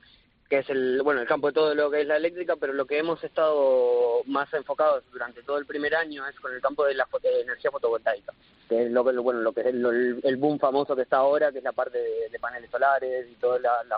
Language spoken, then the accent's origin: Spanish; Argentina; now in Spain; yo vengo de Argentina